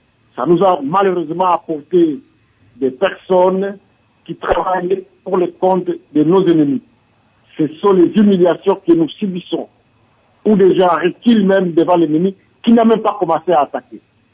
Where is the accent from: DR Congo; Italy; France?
DR Congo; c'est le temps que nous tous, en tant que Congolais, nous puissions nous mobiliser